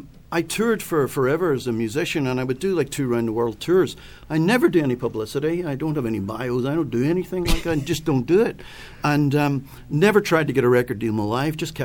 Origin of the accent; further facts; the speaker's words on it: Belfast, Northern Ireland, United Kingdom; I was about 16 and I had never heard Irish music. I grew up in Belfast. Never.